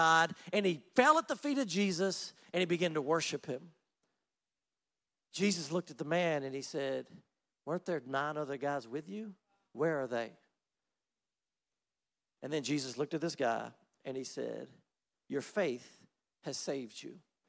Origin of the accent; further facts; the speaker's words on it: Laurinburg, North Carolina, United States; also born or lived in Louisiana; Well, I grew up in Louisiana the first 12 years of my life, but my hometown in North Carolina is Laurinburg, North Carolina.